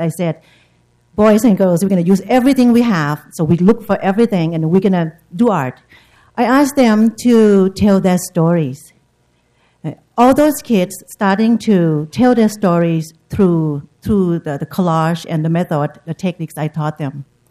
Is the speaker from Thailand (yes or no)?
yes; Thailand; But I'm from Thailand, so I don't really know how to do a Chinese lantern.